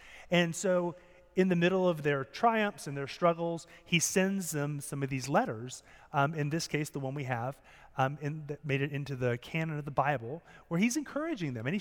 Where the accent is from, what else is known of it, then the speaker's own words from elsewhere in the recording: Winston-Salem, North Carolina, United States; I grew up in Winston-Salem, and we didn't have anything remotely. We had like paste picante sauce until like 1996 in Winston.